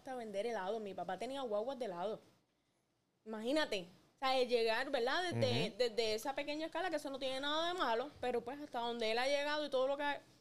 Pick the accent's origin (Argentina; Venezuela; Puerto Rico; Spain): Puerto Rico; Ponce; born there; now in Lajas, Puerto Rico; actualmente resido en Laja, pero nací en Ponce.